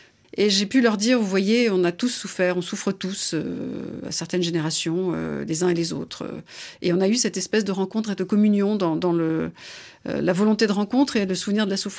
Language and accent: French; France; été élevée par une mère américaine, mais qui était venue vivre en France. Donc j'ai cette double, triple appartenance. Je suis française de père, américaine d'origine ukrainienne-russe de mère.